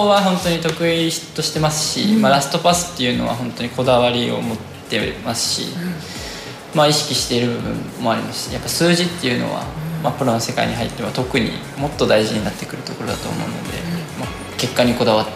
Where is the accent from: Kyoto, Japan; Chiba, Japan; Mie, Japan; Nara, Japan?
Mie, Japan; は三重県です。